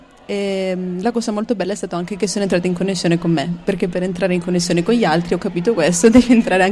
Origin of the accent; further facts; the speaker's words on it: Calabria, Italy; now in Padua, Italy; vengo sono originaria della Calabria, però lavoro a Padova